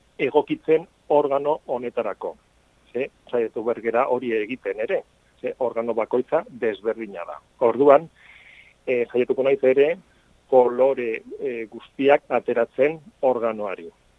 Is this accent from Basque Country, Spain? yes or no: yes; Zumaia, Basque Country, Spain; nire herriko organista batena, Beobide, bueno, zakit ezagutzen duzuen, baino Zumaian Beobide familia oso ezaguna da.